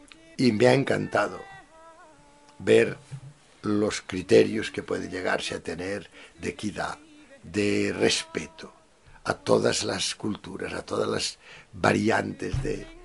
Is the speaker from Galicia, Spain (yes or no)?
no; Catalonia, Spain; yo soy catalán y lo digo siempre, un catalán calcula rápidamente